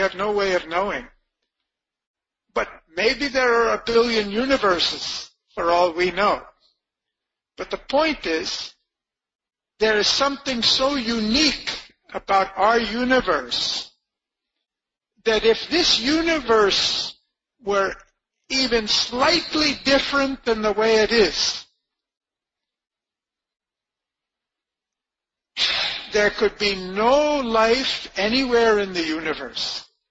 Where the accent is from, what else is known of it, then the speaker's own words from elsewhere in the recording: Chennai, Tamil Nadu, India; Okay, we're all from Chennai. Chennai is in India.